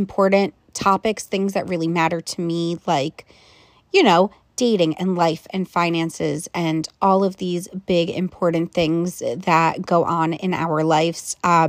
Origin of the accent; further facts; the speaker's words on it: East Coast, United States; I'm from the East Coast. You know, he grew up more outdoorsy, and I'm like East Coast, lived in the city for a decade